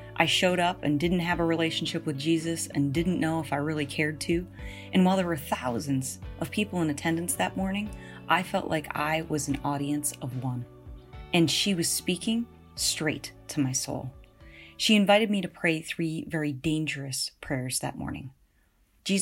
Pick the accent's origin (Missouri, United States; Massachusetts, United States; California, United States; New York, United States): California, United States; Projections were showing that 46% of California, my home state, could get COVID-19